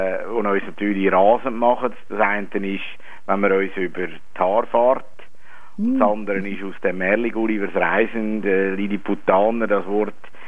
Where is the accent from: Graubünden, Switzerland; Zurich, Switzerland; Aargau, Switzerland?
Zurich, Switzerland; Hirzel; Und im Hirnzlaben, wo ich aufgewachsen bin, habe ich dann eigentlich auch nicht viel gemerkt von dem Kleinwuchs.